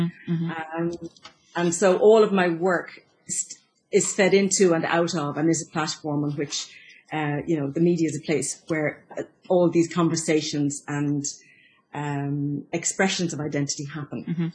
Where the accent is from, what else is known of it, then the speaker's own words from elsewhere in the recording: Dublin, Ireland; moved away as an adult; also born or lived in Waterford / London; now in Malta; As you've guessed, I'm Irish, but I am also Maltese. I was born in Ireland, raised in Dublin and in Waterford, but then went to work in London. And from London, I found myself in Malta. And I've been in Malta since 1994.